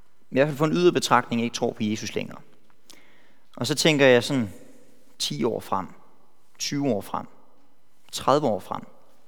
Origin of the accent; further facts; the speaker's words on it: Silkeborg, Central Denmark Region, Denmark; also born or lived in Iringa, Tanzania; jeg er missionærbarn fra Tanzania, i Ringa, så det er også på plads. Og så i 2003, der vendte vi hjem til Danmark og har boet i Silkeborg. Det er Jylland.